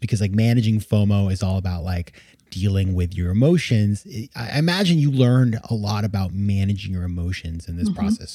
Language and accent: English; Maine, United States; I'm from Maine. I don't think we have that in the state of Maine. So like when I came to New York City, I constantly felt outgunned